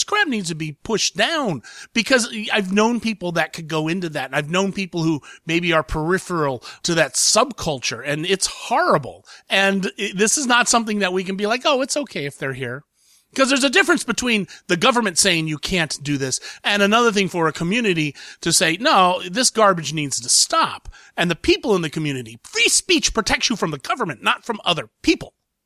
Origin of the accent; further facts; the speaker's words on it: Columbus, Ohio, United States; And I'm from Columbus.